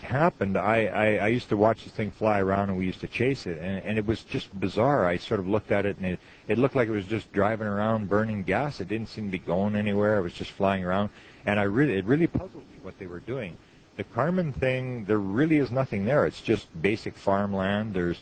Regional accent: Manitoba, Canada; I'm from Canada, and I'm in the province right in the middle is the province of Manitoba, which is directly, for Americans, directly above North Dakota. It is considered to be one of the coldest places in the world

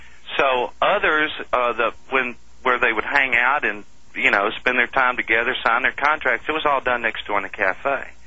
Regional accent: Memphis, Tennessee, United States; I was born in 1950, so I grew up in Memphis.

